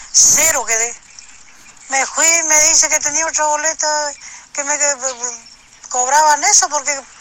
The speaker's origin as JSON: {"language": "Spanish", "town": "La Cruz", "region": "Valparaíso", "country": "Chile", "said": "usted sabe que acá, yo soy de La Cruz"}